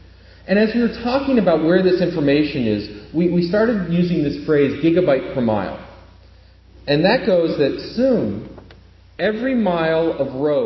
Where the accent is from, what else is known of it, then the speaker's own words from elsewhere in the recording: Syracuse, New York, United States; Now, I'm from Syracuse, so we know a lot about salt.